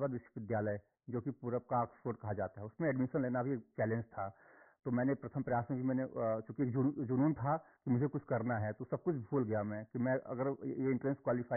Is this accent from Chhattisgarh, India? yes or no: no; Mirzapur, Uttar Pradesh, India; मैं उत्तर प्रदेश के एक छोटे से जिले मिर्जापुर का रहने वाला हूँ।